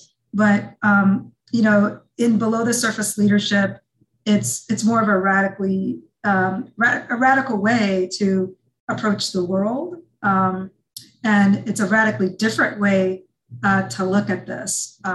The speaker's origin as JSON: {"language": "English", "town": "Des Moines", "region": "Iowa", "country": "United States", "tie": "born or raised there", "said": "from Jackson, Mississippi to Kansas, and then to Des Moines, Iowa. That's why I was raised in Iowa."}